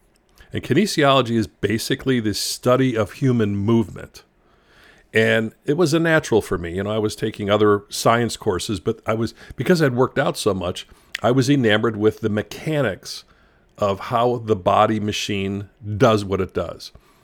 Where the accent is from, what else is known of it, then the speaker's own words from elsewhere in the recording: Chicago, Illinois, United States; And I grew up in Chicago, and there's two big high school rivalries.